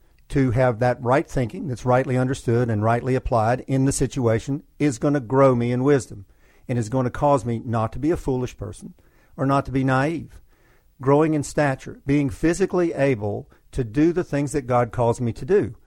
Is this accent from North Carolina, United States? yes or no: yes; North Carolina, United States; also born or lived in Alexandria, Virginia, United States; Born in Alexandria, Virginia, most of my life in North Carolina, so I'd like to say I'm a native